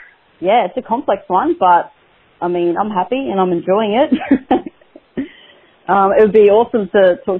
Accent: Australia; I'm from Australia. I'm 32 years old

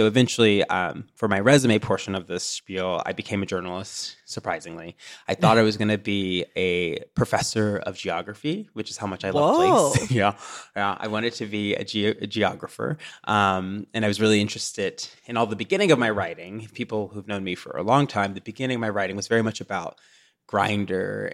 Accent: the South, United States; You know, growing up in the South, I was a book worm because I was the only Black kid in my class.

